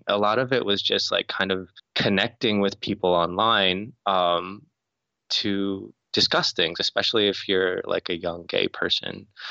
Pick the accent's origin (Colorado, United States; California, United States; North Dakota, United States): North Dakota, United States; I grew up in North Dakota. I was an Asian kid.